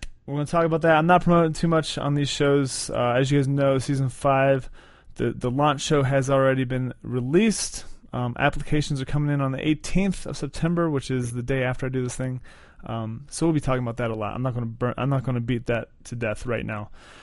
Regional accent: Florida, United States; I grew up in South Florida, and every single summer I would come up to West Virginia

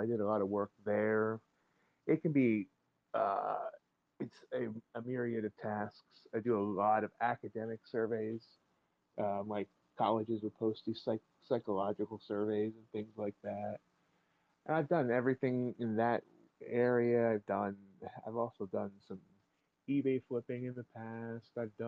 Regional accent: Pennsylvania, United States; born there; I was born in Eastern Pennsylvania. But right now I'm living in the land of corn and soybeans right in central Illinois.

